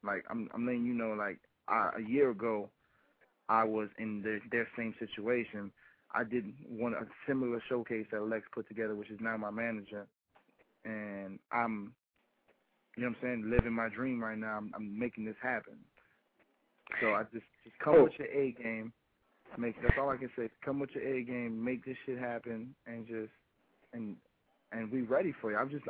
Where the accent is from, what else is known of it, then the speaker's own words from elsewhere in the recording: Miami, Florida, United States; Well, nah, I'm from Miami, but I'm always in New York, in L.A., and in Atlanta, so I'm from everywhere.